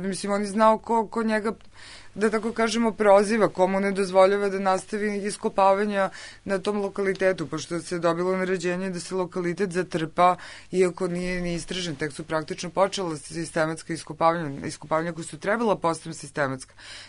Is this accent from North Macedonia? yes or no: no; Serbia